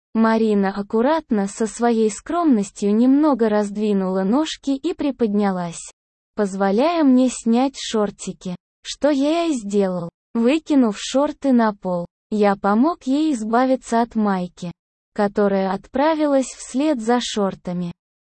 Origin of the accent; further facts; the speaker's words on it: Moscow, Russia; Мне на данный момент 21 год. Родился и живу в Москве.